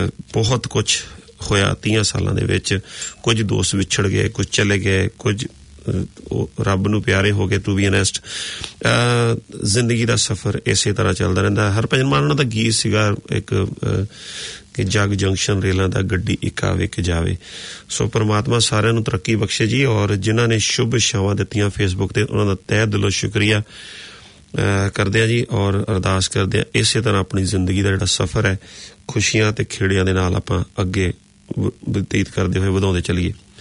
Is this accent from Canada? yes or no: no; Punjab, India; now in New Zealand; ਅਸੀਂ ਇੰਡੀਆ ਜੰਮੇ ਪਲੇ ਅਤੇ ਇੱਥੇ ਆ ਕੇ ਹੁਣ ਇਸ ਕੋਲ ਮੁਲਕ ਨੂੰ ਆਪਣਾ ਮੁਲਕ ਬਣਾਇਆ ਤੇ ਹੁਣ ਅਸੀਂ ਨਿਊਜ਼ੀਲੈਂਡਰ ਹੋ ਗਏ ਜੀ, ਪਰ ਜਦੋਂ ਆਪਣੇ ਪਿੰਡ ਦੀ ਗੱਲ, ਆਪਣੇ ਸ਼ਹਿਰ ਦੀ ਗੱਲ, ਆਪਣੇ ਪੰਜਾਬ ਦੀ ਗੱਲ ਕਰੀਏ ਤੇ ਅਸੀਂ ਉਹਦੇ ਨਾਲ ਹਜੇ ਟੁੱਟੇ ਨਹੀਂ